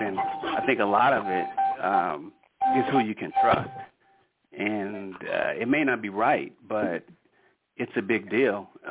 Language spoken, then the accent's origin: English; Oakland, California, United States; now in Denver, United States; I'm actually in Denver, Colorado, but I'm from Oakland.